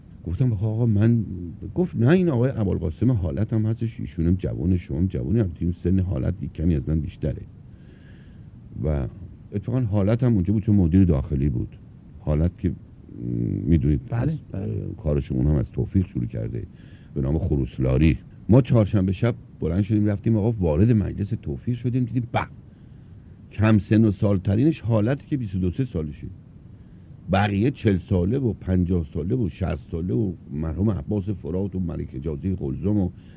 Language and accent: Persian; Nur, Mazandaran, Iran; ما البته نوری هستیم مازندرانی